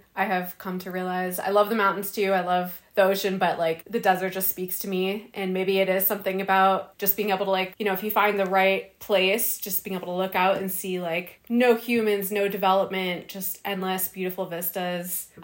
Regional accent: Washington, District of Columbia, United States; now in Utah, United States; I'm not from Utah. I'm originally from DC.

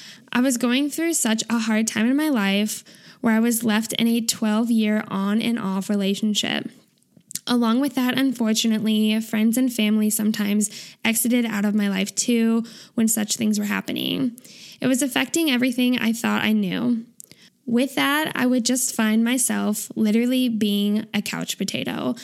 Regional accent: Chicago, Illinois, United States; helping me navigate to the arena since I was from Chicago.

